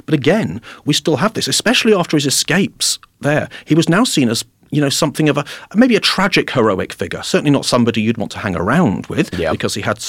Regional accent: England, United Kingdom; I have no idea what he means by that, speaking as an Englishman myself.

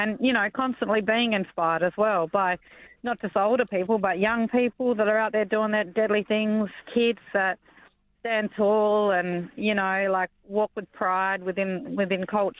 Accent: Western Australia, Australia; now in Perth, Australia; I'm from Noongarrup, so my mob are the Gorang and Minang people from down south. And my grandfather's country is Wilman, but I'm Noongar, and I live in Perth in Boorloo.

